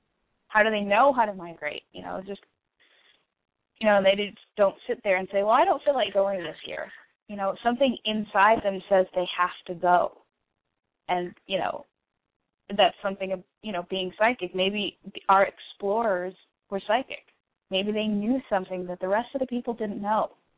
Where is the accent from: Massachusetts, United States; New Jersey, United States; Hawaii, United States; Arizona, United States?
Massachusetts, United States; I grew up in Massachusetts, so I used to go to Newport quite often